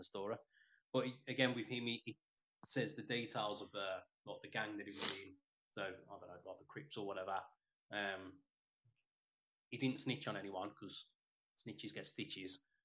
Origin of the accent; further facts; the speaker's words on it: Canada; Fucking, we're all Canadian. Canada, Canada.